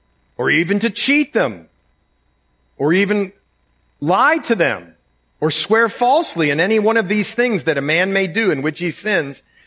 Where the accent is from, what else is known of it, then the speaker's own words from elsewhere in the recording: Ireland; I'm Irish. Just get over it. That's how we do it.